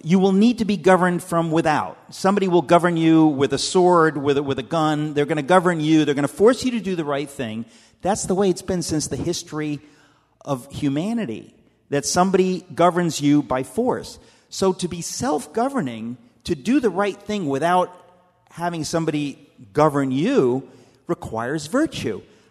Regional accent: United States; I grew up in America. I went to decent public schools.

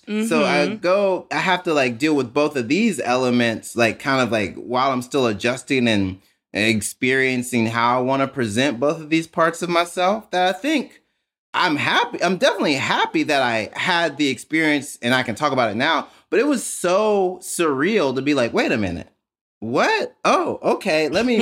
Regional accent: Mississippi, United States; since I grew up in Mississippi, like my Blackness was always like, okay, that's like, it's Mississippi is the blackest state.

